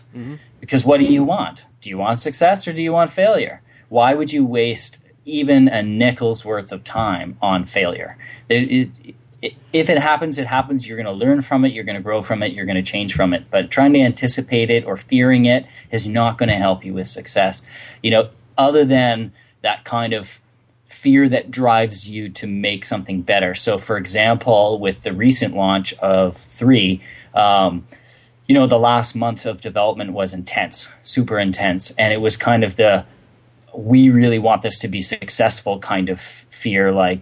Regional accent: Canada; We're just, you know, we're Canadians, we're very fri

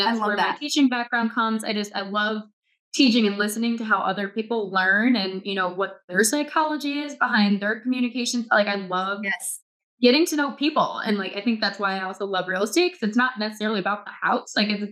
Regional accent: New York, United States; I'm a New Yorker. Like I do like to reply really quickly. I talk really fast. I talk with my hands

